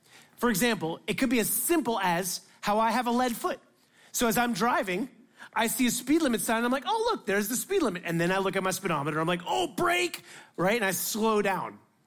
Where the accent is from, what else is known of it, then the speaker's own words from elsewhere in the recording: Miami, Florida, United States; I learned to drive in Miami and I'm Indian. It's just natural for me to speed.